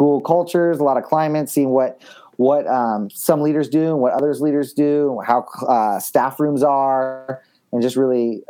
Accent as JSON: {"language": "English", "town": "San Diego", "region": "California", "country": "United States", "tie": "born or raised there", "said": "I grew up in San Diego, and I'm actually the second oldest of eight kids."}